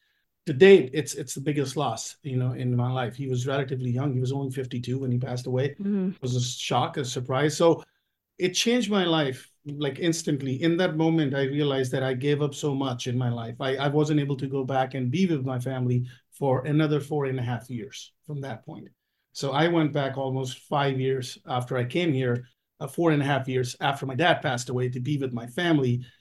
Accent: India; moved away as an adult; I'm originally from India. Came here when I was 24 years old and I've been here now 24 years.

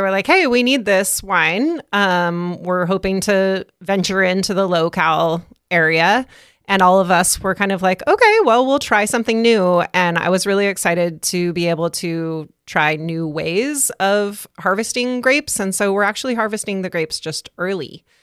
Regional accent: California, United States; I grew up in Sonoma County, which is a beautiful wine country in California.

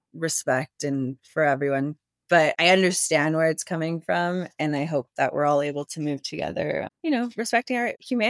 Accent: United States; I think as an American joining a Canadian company, there are cultural differences, but for the better.

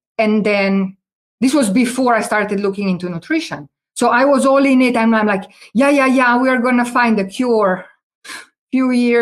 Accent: Slovenia; also born or lived in Italy; I'm originally from Slovenia, but I finished biology in Italy and molecular biology grad school.

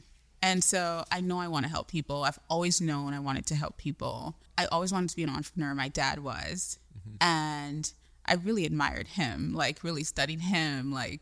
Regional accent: Trinidad & Tobago; I'm from Trinidad, by the way. So totally. I'm speaking about the Caribbean here.

